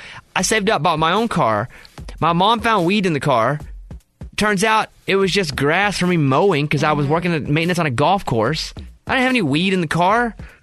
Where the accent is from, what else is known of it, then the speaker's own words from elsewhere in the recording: Arkansas, United States; It's crazy because where I grew up in Arkansas, you could get a permit at 14.